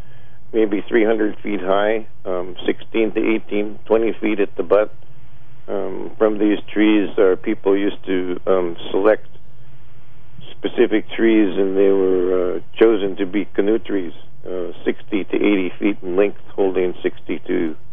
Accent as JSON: {"language": "English", "town": "Juneau", "region": "Alaska", "country": "United States", "said": "in addition to saying that I came from Alaska to show my support."}